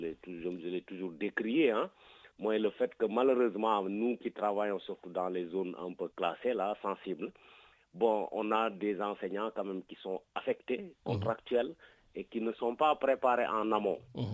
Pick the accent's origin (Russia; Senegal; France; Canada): Senegal; nous sommes Sénégalais.